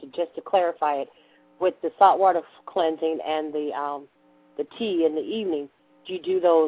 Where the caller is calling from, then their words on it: Ohio, United States; I'm from Ohio, and my question is, I'm listening to it